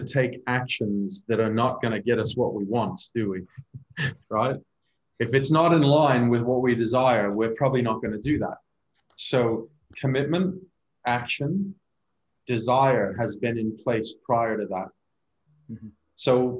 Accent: United States; I am American and my wife's Canadian.

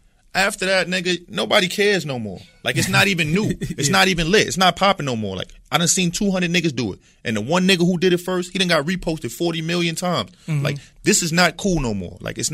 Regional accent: Bronx, New York, United States; So when I talk to people that's not from the Bronx, I just say I'm from the Fordham area.

